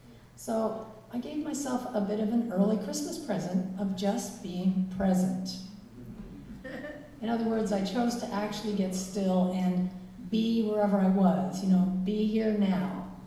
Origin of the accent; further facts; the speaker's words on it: Canada; It's a great time to be in Canada, let me tell you. And I got to visit with family members in my hometown